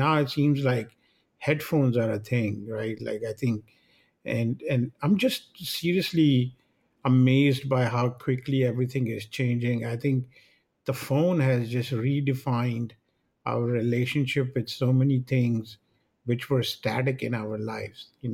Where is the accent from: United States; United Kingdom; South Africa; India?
India; I grew up in India and I remember getting one from